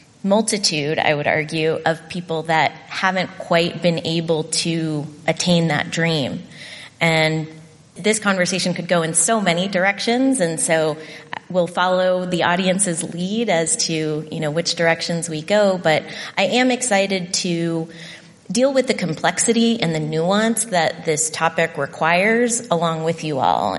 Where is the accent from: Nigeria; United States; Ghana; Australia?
United States; Corpus Christi, Texas; I grew up in Corpus Christi, Texas, and grew up in a poor family.